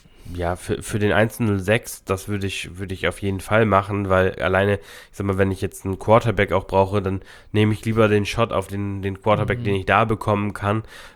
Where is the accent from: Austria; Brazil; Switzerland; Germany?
Germany; Lower Saxony; Ich komme aus Ostfriesland